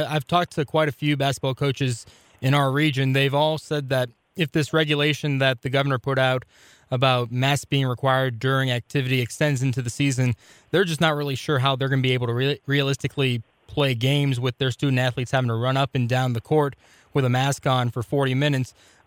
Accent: Bloomington, Illinois, United States; I told you I'm from Bloomington, actually, and then I've got relationships up in the upper part of the state as well, but just not in Southern Illinois have I heard it.

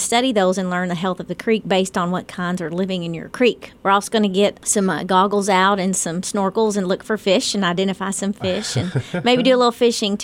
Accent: Yellville, Arkansas, United States; I was born and raised in Yellville, but okay.

